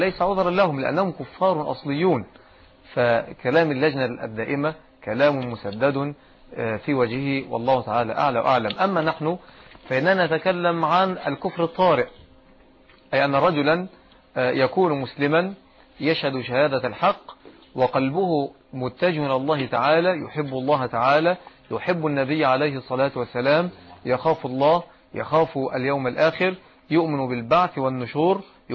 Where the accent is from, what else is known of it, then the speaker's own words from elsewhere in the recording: Egypt; أما عندنا في مصر مثلا فالأمر قد يكون مختلفا